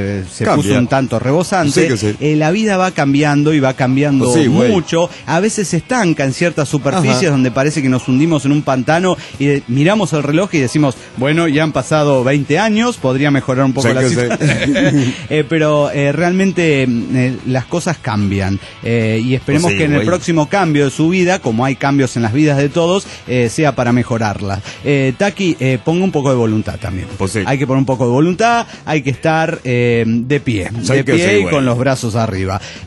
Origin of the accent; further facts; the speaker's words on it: Bolivia; lo que se muestra al mundo de Bolivia y lo que la mayoría de la gente ignora en mi país es una gran mamada